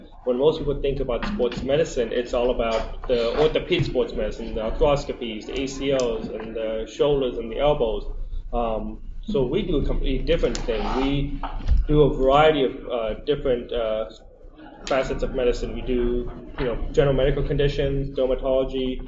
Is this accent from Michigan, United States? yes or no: no; Dallas, Texas, United States; also born or lived in Houston; Well, I grew up in Houston, Texas. Born in Houston, Texas, grew up in Dallas, did all my schooling in Dallas